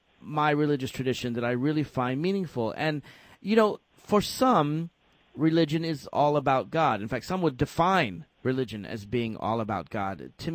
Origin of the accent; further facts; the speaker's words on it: Nashville, Tennessee, United States; In my own religious experience, I've grown up Jewish. I grew up in Nashville, Tennessee. A lot of people don't think there can be Southern Jews, but actually there are half a million or so of us in the United States.